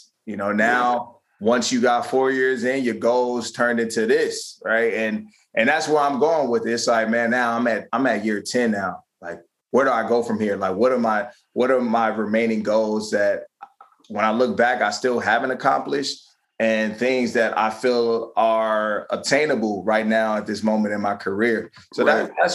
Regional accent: Maryland, United States; now in Philadelphia, United States; my hometown a lot more back in PG County, Maryland, my wife being from New York

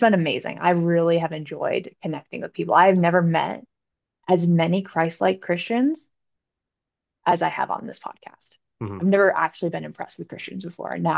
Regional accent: Michigan, United States; I'm from Michigan, so Rachel Den Hollander might be my favorite person ever

